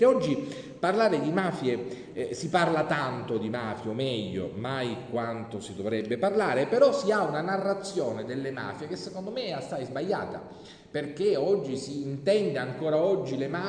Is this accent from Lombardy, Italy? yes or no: no; Sicily, Italy; io sono un siciliano, sono orgogliosamente siciliano